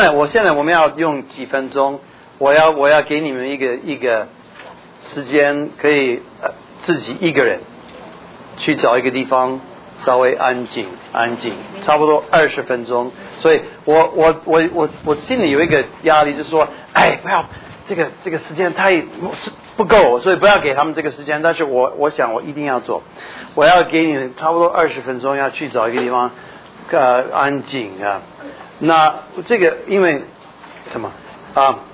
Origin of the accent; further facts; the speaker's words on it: Minnesota, United States; accent: Taiwanese Mandarin; 我是虽然我讲的国语是台湾国语啊，但是我是明尼苏达州人，是北方人啊。